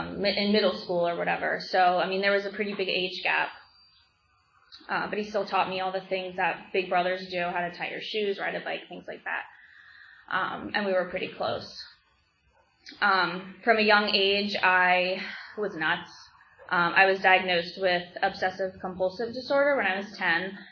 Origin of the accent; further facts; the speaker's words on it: Souderton, Pennsylvania, United States; I was, born and raised in Souderton, Pennsylvania, which is about 20 minutes south of here. I lived in the same house for the first 23 years of my life.